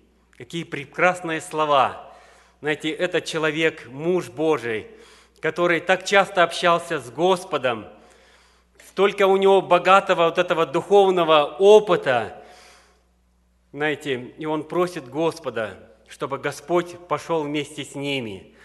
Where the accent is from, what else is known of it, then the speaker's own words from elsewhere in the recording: Russia; здесь мы из России, кто бы он ни был, какой национальности